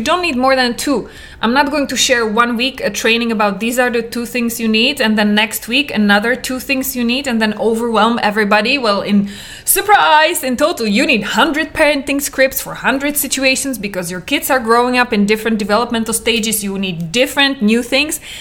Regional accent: Czechia; English is a second language; I come from Czech Republic. It was even Czechoslovakia when I was little.

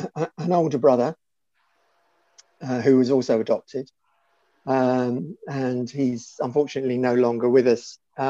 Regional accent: Isle of Wight, South East England, United Kingdom; born there; So I was born on the Isle of Wight, which has featured in the news recently with a tanker being hijacked. So yeah, so I was born on the Isle of Wight. I was adopted as a baby.

